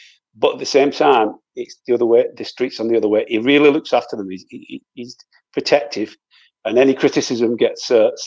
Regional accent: Wigan, North West England, United Kingdom; I'm from Wigan originally

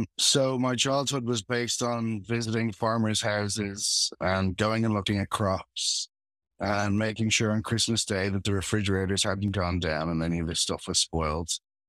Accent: Dublin, Leinster, Ireland; I am a child of an agriculture family. I grew up in North County Dublin in Ireland.

